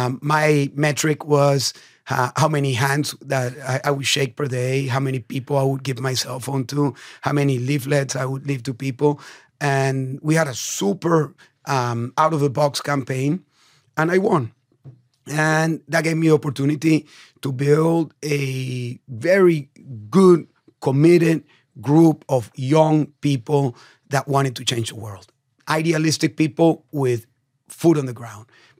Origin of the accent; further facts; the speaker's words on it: Caracas, Capital District, Venezuela; I'm from Venezuela. I was born in Caracas, Venezuela in the 1970s.